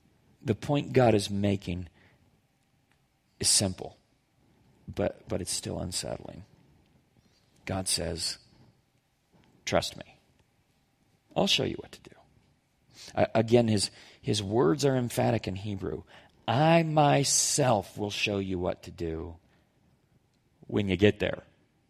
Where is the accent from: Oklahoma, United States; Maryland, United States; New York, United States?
Oklahoma, United States; But growing up in Oklahoma, we occasionally took these night hikes out in the country.